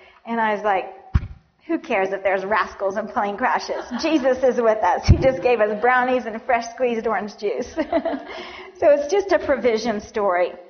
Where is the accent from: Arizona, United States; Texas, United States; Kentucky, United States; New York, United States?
Arizona, United States; Phoenix; And I grew up in Phoenix, Arizona, where we had orange trees in our yard and fresh squeezed orange juice and fresh oranges off the tree.